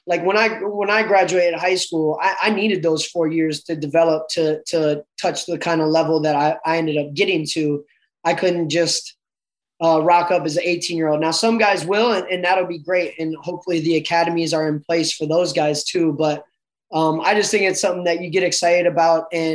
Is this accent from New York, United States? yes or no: no; Minnesota, United States; And when I was growing up in Minnesota all those years, I'd have to find an indoor facility.